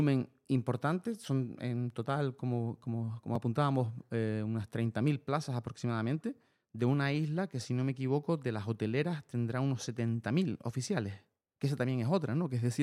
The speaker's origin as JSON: {"language": "Spanish", "region": "Canary Islands", "country": "Spain", "said": "Yo soy de aquí, de Fuerteventura"}